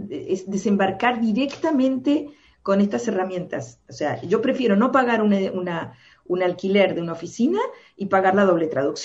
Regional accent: Argentina; also born or lived in Chile / Spain; Yo nací en Chile. Me he criado en Argentina y viví buenos años de mi adolescencia en España

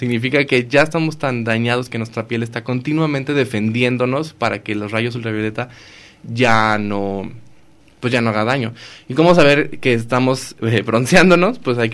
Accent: Mexico; como nosotros mexicanos, generalmente todos podemos broncearnos

